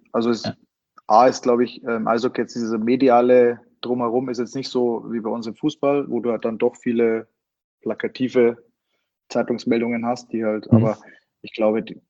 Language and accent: German; Bavaria, Germany; Der Patrick kommt ja aus Flinsbach, das ist ja wirklich 3 Kilometer von meinem Heimatort weg.